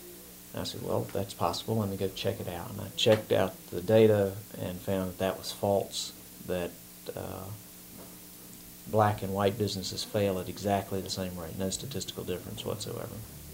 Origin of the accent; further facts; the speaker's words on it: Greensboro, North Carolina, United States; I grew up in Greensboro, in a predominantly black community during desegregation